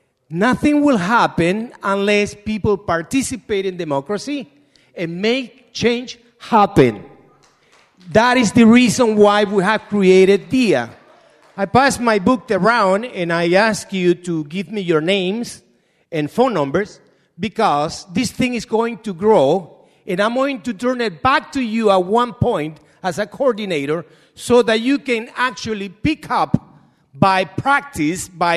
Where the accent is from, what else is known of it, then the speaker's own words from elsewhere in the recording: Ecuador; now in Canada; I'm a Hispanic. I'm from Ecuador. I live just two blocks away from Jen and Finch. And I have been in this community since 1975